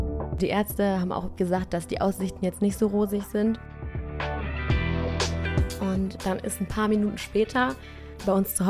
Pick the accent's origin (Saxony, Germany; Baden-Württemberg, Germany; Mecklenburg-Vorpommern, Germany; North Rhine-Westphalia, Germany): North Rhine-Westphalia, Germany; ich bin hier ganz in der Nähe von Münster aufgewachsen, auf dem Dorf.